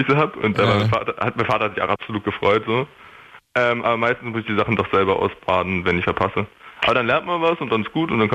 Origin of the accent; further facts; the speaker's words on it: Berlin, Germany; now in Dresden, Germany; Ne, ich bin gar nicht in Dresden aufgewachsen. Ich bin jetzt erst aus Berlin weggegangen.